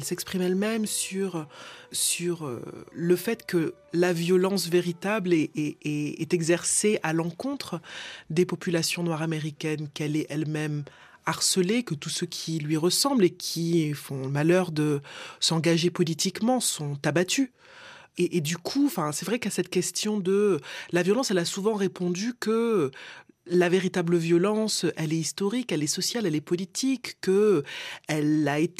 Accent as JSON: {"language": "French", "country": "Martinique", "tie": "born or raised there", "said": "je suis martiniquaise, j'ai grandi en Martinique, j'ai quand même de la famille guadeloupéenne."}